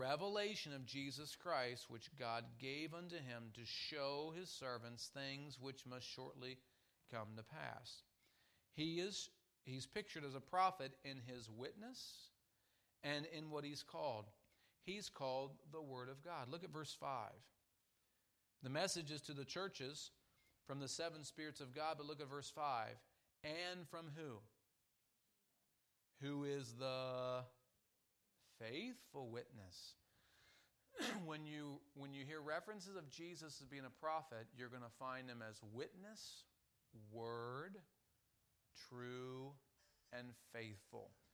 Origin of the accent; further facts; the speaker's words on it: Cincinnati, Ohio, United States; I like the Bengals. I grew up in Cincinnati.